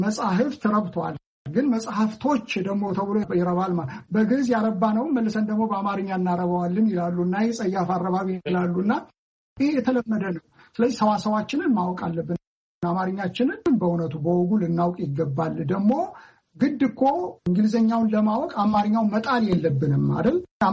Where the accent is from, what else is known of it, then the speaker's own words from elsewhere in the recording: Addis Ababa, Ethiopia; እኔ ወልጄ ያደግኩት አዲስ አበባ ነው፣ የአማርኛ ቋንቋዬ ነው ብዬ ነው ማምነው። ሌሎቹንም ቋንቋዎች ግዕዝም ቋንቋዬ ነው ብዬ ነው ማምነው። ግዕዝም ብዙ ገፍቼ ባልሄድም ተምሬያለሁ፣ አማርኛም ተምሬያለሁ። ሌሎችንም አንዳንድ ቋንቋዎችን የአገር ቤት የሚነገሩ ቋንቋዎች አውቃለሁ።